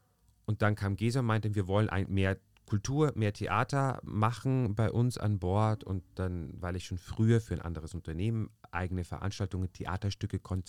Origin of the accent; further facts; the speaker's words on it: Bavaria, Germany; also born or lived in Austria; ich bin Österreicher, bin aber in Bayern zur Schule gegangen, habe dann auch in Bayern eine Schauspielschule absolviert